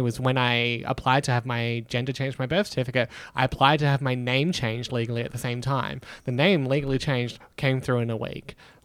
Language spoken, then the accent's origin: English; Perth, Western Australia, Australia; I am from Perth.